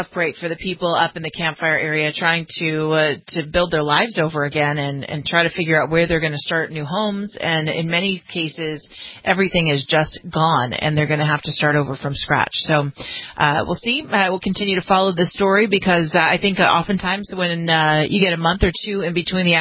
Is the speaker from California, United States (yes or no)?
yes; California, United States; This one from my home state of California, and again, a follow-up to the campfire.